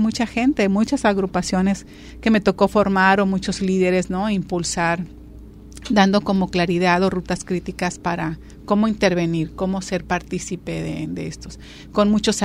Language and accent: Spanish; Puerto Vallarta, Jalisco, Mexico; padres vienen de Michoacán, pero ya somos 6 hermanos. Yo soy la cuarta. Yo ya nací aquí en Puerto Vallarta, en este bendito lugar, allá en los años 1970.